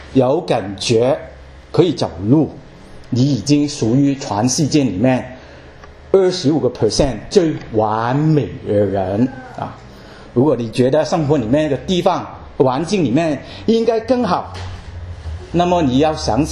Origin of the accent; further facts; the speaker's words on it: China; 再过几天，我们就是我们中国人的新春啊